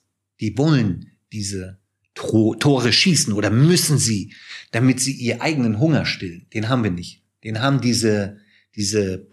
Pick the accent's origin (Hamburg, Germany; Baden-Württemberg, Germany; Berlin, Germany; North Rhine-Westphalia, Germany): Hamburg, Germany; born there; ich bin ja zurückgezogen nach Hamburg in meine Geburtsstadt.